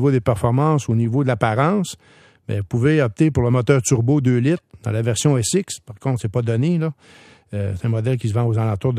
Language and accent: French; Quebec, Canada; Ben, on s'en va vers ça chez nous, au Québec, parce qu'on est des producteurs d'électricité.